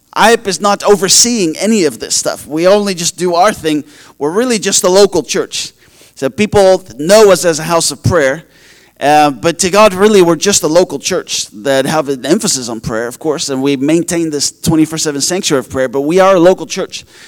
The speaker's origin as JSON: {"language": "English", "country": "Netherlands", "tie": "born or raised there", "said": "growing up in the Netherlands"}